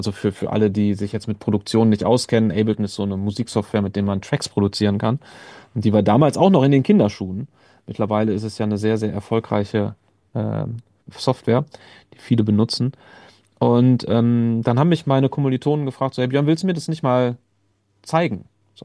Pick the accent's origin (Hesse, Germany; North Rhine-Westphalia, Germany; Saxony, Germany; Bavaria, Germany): North Rhine-Westphalia, Germany; Iserlohn; 2001 dann in Iserlohn, wo ich herkomme, die erste Partyreihe organisiert